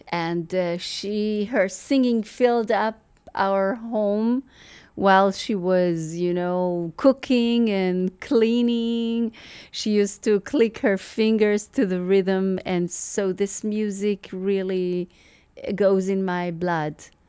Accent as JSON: {"language": "English", "country": "Israel", "tie": "born or raised there", "also_born_or_lived": "Iran", "said": "I was born in Iran, but I was raised in Israel, and I'm a mixture of so many cultures."}